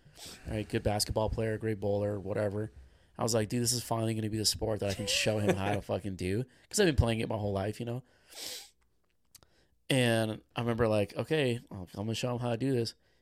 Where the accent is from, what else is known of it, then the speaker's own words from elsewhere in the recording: United States; the idea that we like allocate all this land to playing a sport is insane as an American.